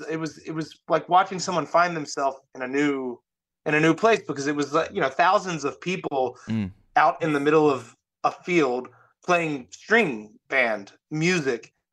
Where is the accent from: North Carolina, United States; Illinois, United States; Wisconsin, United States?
North Carolina, United States; people with precarious immigration statuses in my home state of North Carolina.